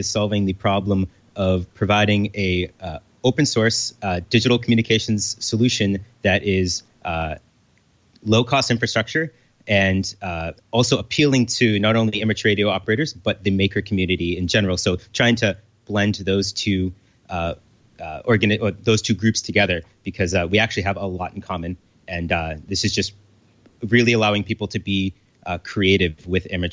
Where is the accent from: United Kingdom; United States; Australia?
United States; Los Angeles, California; I'm from Los Angeles, California.